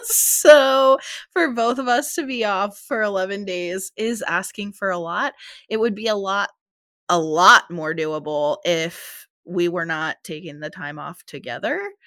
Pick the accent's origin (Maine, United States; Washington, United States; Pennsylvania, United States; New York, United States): Pennsylvania, United States; now in Phoenix, United States; My dad still lives in Pennsylvania. That's where I grew up.